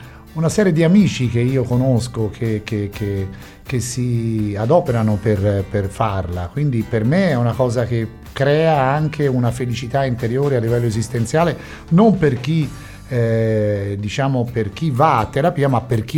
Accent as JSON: {"language": "Italian", "town": "Florence", "region": "Tuscany", "country": "Italy", "said": "Beh, comunque essere fiorentino mi inorgoglisce, mi rende felice"}